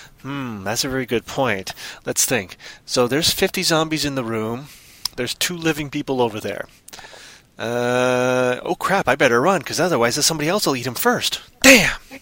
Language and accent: English; Canada; Because, you know, me being Canadian and all, normally I'm polite.